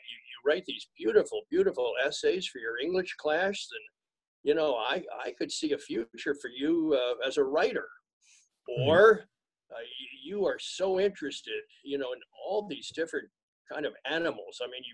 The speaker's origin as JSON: {"language": "English", "town": "Wilmington", "region": "Delaware", "country": "United States", "tie": "born or raised there", "said": "Way back when I was just a youngster growing up in Wilmington, Delaware, I was interested in all the different sports and all the teams in Philadelphia."}